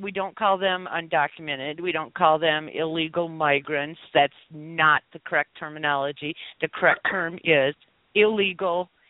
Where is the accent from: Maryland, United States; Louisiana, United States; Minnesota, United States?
Minnesota, United States; yes, I am from Minnesota.